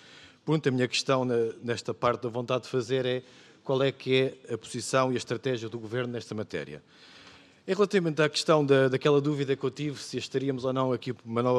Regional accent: Lisbon, Portugal; como eu sou de Lisboa

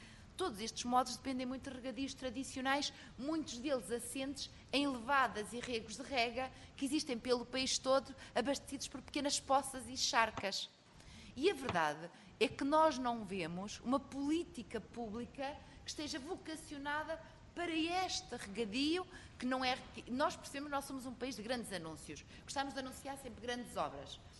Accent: Arcos de Valdevez, Viana do Castelo, Portugal; eu sou do distrito de Viana do Castelo, de Arcos de Valdevez, zona de abundante regadio e água de rega

